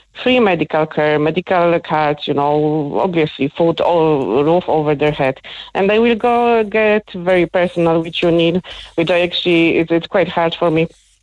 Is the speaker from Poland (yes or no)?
yes; Poland; English is a second language; now in Ireland; No, I obviously not going to be ever Irish because I was born and bred in Poland, you know.